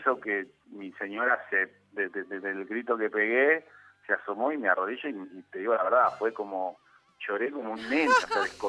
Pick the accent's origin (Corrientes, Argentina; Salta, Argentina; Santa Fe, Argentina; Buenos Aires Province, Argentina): Buenos Aires Province, Argentina; Mar del Plata; born there; now in Santa Clara del Mar, Argentina; Nací en Mar del Plata, uh-huh. O sea, obviamente siempre en la costa, y me fui a vivir obviamente a Santa Clara